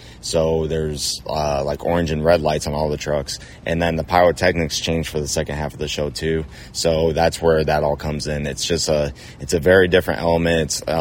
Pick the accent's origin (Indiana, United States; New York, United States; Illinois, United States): Indiana, United States; now in Missouri, United States; I'm from Indiana, but Bigfoot's out of Missouri, so that is where I live now.